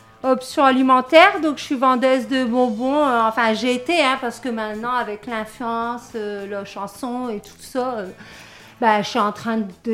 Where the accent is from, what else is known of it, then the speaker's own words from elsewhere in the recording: Hauts-de-France, France; je viens de Wanin. C'est un petit peu à 20 minutes de Lille, à côté de la frontière de la Belgique. Mes parents, ils habitent là-bas, toute ma famille habite là-bas, je viens de là-bas.